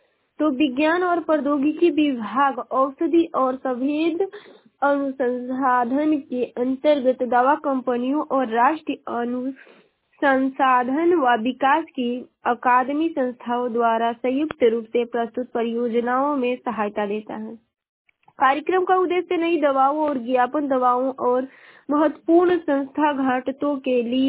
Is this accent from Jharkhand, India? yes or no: no; Ballia, Uttar Pradesh, India; और मैं बलिया जिले की निवासी हूँ।